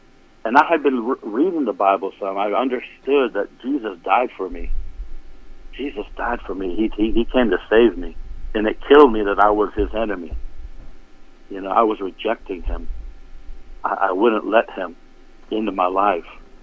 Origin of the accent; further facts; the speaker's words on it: Rockville, Maryland, United States; And where I grew up in Rockville, Maryland, there's a lot of Catholic churches, so I had a lot of questions.